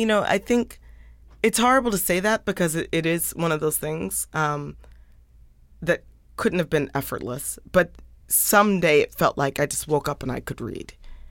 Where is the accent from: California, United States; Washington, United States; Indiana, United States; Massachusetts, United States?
Indiana, United States; born there; I was born in Indiana. My mom's a geographer, so we moved around a lot.